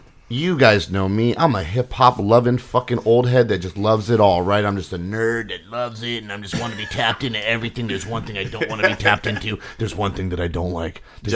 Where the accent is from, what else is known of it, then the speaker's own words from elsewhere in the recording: Wales, United Kingdom; I'm from the south of Wales.